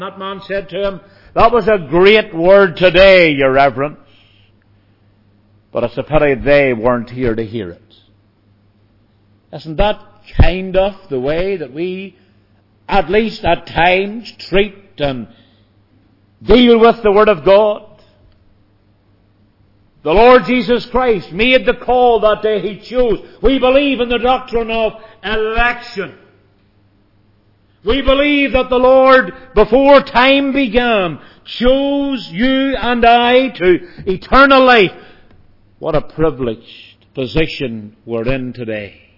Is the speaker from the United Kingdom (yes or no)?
yes; Northern Ireland, United Kingdom; You know, I come from Northern Ireland. I have a sort of a different background from many in Northern Ireland.